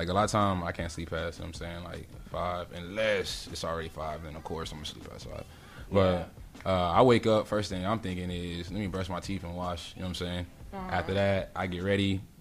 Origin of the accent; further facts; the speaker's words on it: Texas, United States; also born or lived in California; Because, like I said, I was born in California. I didn't move to Texas until I was, like, 12, 13.